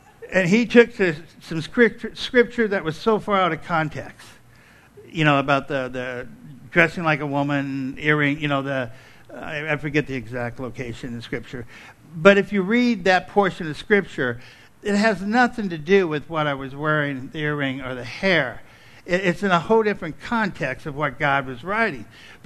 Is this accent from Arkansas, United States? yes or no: yes; Arkansas, United States; born there; they lived in Arkansas. I'm not proud of that, but they lived in Arkansas. I was born in Arkansas.